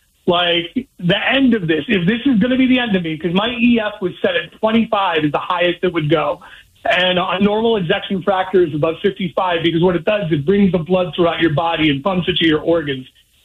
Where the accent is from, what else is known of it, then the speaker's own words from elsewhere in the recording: Massachusetts, United States; So I won't even lie, I'm from Massachusetts